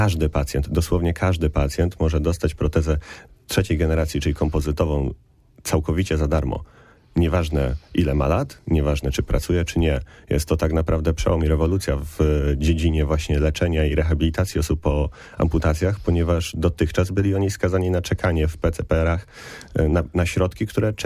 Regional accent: Gostyń, Greater Poland Voivodeship, Poland; aczkolwiek ja z Gostynia pochodzę, więc jednak to jest wielkopolskie

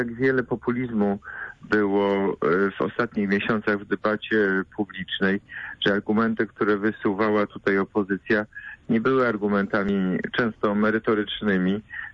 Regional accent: Poznań, Greater Poland Voivodeship, Poland; powinniśmy jako poznaniacy, Wielkopolanie

